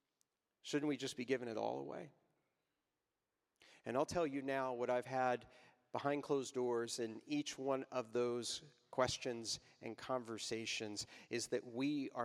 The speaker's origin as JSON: {"language": "English", "town": "Waco", "region": "Texas", "country": "United States", "tie": "born or raised there", "said": "You need to understand that my sister and I grew up in Waco, Texas"}